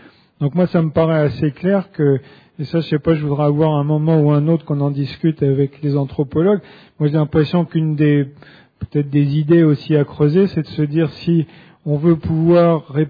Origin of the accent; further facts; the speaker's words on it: Brittany, France; on les a encore dans des coins reculés, comme chez moi en Bretagne